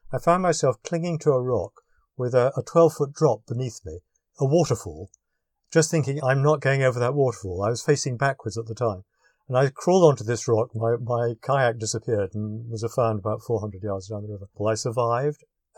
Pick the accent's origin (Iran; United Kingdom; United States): United Kingdom; But I am British.